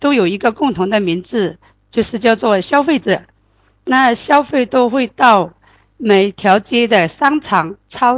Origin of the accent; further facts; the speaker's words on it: Shishi, Fujian, China; 我是来自福建石狮的